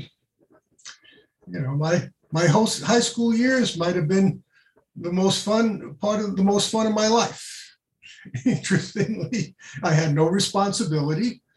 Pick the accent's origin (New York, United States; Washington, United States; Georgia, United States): New York, United States; New York City; I grew up in New York City, and the drinking age there was 18.